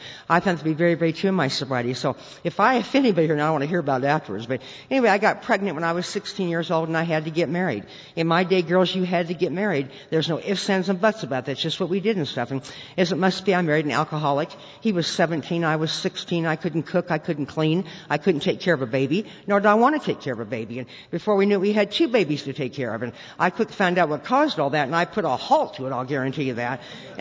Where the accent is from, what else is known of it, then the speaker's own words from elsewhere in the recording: Lincoln, United States; I grew up in Lincoln